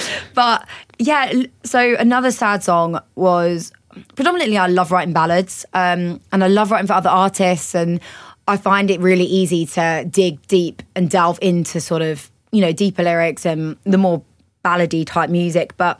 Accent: Canterbury, South East England, United Kingdom; I am. Born and raised in Canterbury.

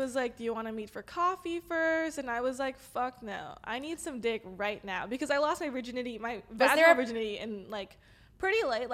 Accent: Los Angeles, California, United States; accent: Valley girl; I'm LA native, dude.

